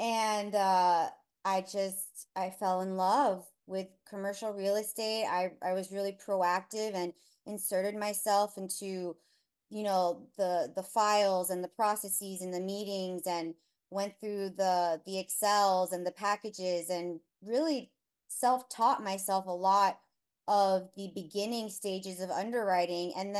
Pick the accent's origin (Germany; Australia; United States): United States; Hialeah, Florida; Yes, I actually grew up in Hialeah and I've lived in Pembroke Pines, now Sunrise, Florida by the Sawgrass Mills Mall.